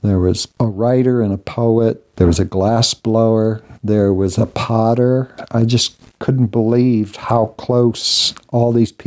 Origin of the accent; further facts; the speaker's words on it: New York, United States; I grew up in Western New York State.